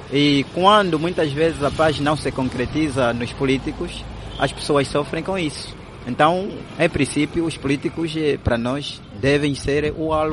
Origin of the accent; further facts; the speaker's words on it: Angola; somos todos angolanos, tratemos-nos como irmãos e como angolanos.